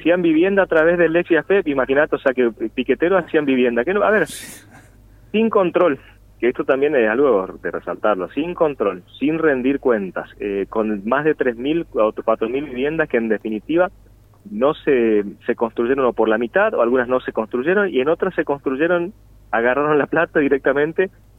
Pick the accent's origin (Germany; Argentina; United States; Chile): Argentina; Quitilipi, Chaco; now in Resistencia, Argentina; soy de Quipilipi, pero vivo hace 19 años en Resistencia, soy del Chaco, tengo mis raíces en el interior, mi familia en el interior, mis padres, mi madre, mis hermanos, mi abuela en el interior, pero estoy afincado acá en Resistencia por adopción, digamos.